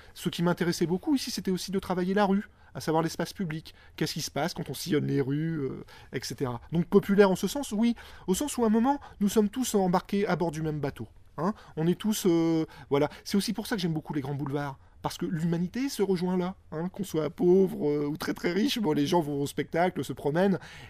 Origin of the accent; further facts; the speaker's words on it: Brittany, France; Moi, je viens du fin fond de la Bretagne